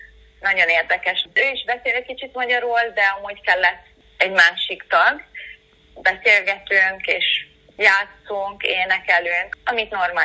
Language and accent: Hungarian; Italy; Hungarian is a second language; a vezetéknevem olasz, mert én olasz vagyok, de édesanyám kecskeméti, két családom magyar, és én amúgy magyarnak is érzem magam.